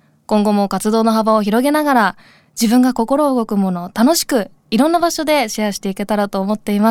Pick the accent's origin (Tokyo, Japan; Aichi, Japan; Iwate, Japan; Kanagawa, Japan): Tokyo, Japan; 東京生まれ東京育ちの私ですが、2019年から東京と長野県小諸市での2拠点生活を始めて、